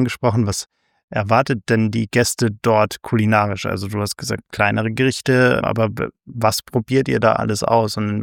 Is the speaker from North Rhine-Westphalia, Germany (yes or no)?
no; Munich, Bavaria, Germany; Ich komme aus München, da fehlt mir das Konzept auch immer so ein bisschen.